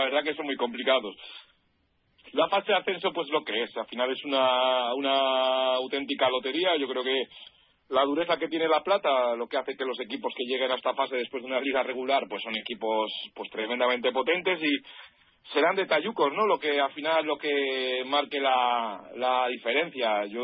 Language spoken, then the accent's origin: Spanish; Cantabria, Spain; así que, bueno, muy muy cántabro y eso, bueno, llevo la sangre y eso no va a cambiar, esté donde esté.